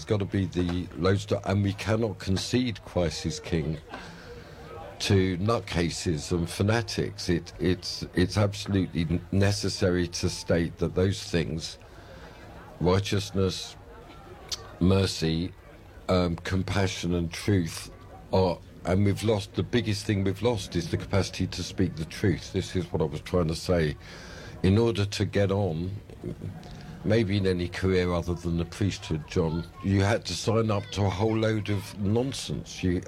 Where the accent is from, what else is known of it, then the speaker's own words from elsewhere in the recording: Stamford Hill, London, United Kingdom; I mean, I come from Stamford Hill, you were saying earlier.